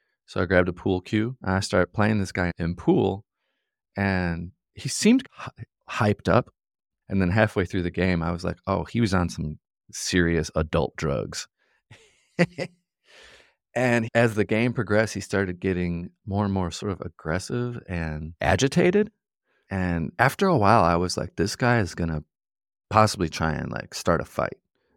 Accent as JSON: {"language": "English", "town": "Chicago", "region": "Illinois", "country": "United States", "said": "I'm from Chicago, and my parents and everybody that's from up that way, it's just like work. That's it. It's such a blue-collar city that it's infectious."}